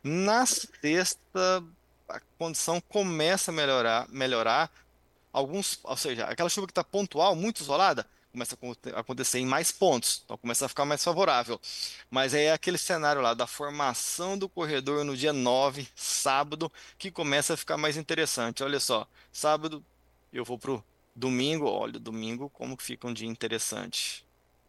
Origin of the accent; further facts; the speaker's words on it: Campina Verde, Minas Gerais, Brazil; ali na região de Campina Verde, que é de onde eu sou natural.